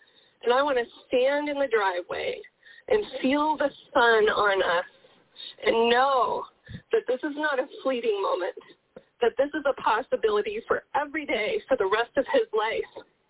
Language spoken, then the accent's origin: English; Colorado, United States; And then we're from Colorado, thunder, the rain, you know, on top of a mountain.